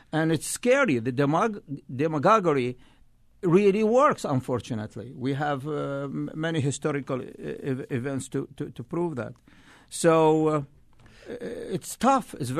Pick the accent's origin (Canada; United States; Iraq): Iraq; English is a second language; However, in the old days, I come from Iraq, 1.5 million Christians.